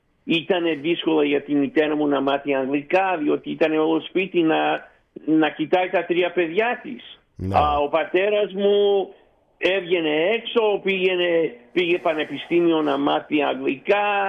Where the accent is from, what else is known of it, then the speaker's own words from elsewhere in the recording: St. Louis, Missouri, United States; also born or lived in Thessaloniki, Greece; γεννήθηκα στη Θεσσαλονίκη το 1959, φύγαμε από την Ελλάδα το 1961, ήμουνα 2,5 χρονών και έτσι μεγάλωσα στην Αμερική, στην πόλη της Jazz, το St. Louis, Missouri, σε ένα περιβάλλον πάρα πολύ ελληνικό. Οι γονείς μου μιλούσαν μόνο στην ελληνική γλώσσα